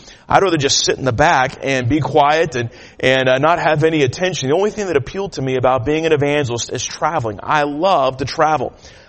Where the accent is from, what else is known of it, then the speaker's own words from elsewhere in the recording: Sacramento, California, United States; And so I grew up there at in Sacramento, grew up at Faith Baptist.